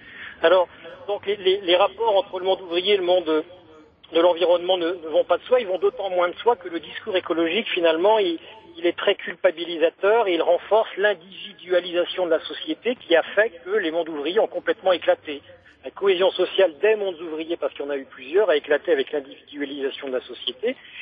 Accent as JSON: {"language": "French", "region": "Hauts-de-France", "country": "France"}